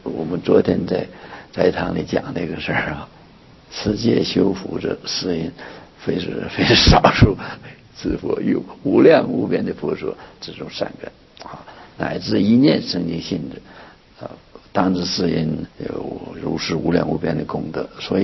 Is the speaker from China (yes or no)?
yes; Northeast China, China; 这个我是东北人哈，就是这个也是下大雪的地方。这个冬天呢，夏天呢，种田呢，我家里是种田的哈。